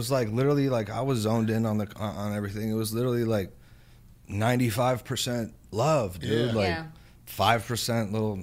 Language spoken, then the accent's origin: English; Jamaica; I'm Jamaican